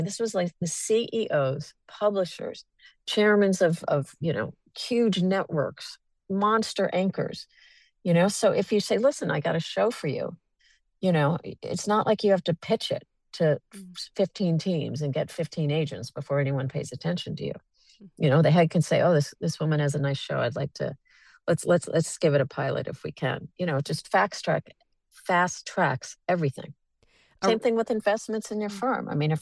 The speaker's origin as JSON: {"language": "English", "town": "Manhattan", "region": "New York", "country": "United States", "tie": "born or raised there", "said": "You know, I grew up in Manhattan, and my father started out in a Greek coffee shop"}